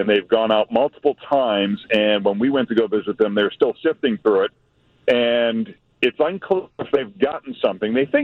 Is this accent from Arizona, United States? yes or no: no; Lynn, Massachusetts, United States; Next week I return to my hometown of Lynn, Massachusetts, which is next to Salem.